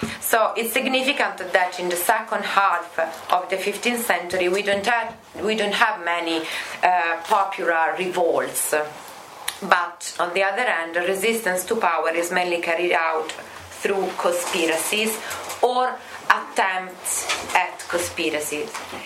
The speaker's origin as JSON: {"language": "English", "country": "Italy", "said": "I am a research fellow here at the Renaissance Center. I'm from Italy."}